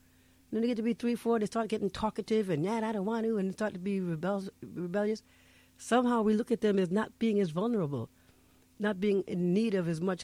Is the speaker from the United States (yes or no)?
yes; New Rochelle, New York, United States; born there; also born or lived in Paris, France; Well, my family, actually, I was born in New Rochelle, New York. My husband is born in Congo. We met in Paris. I lived there for 10 years in the African community.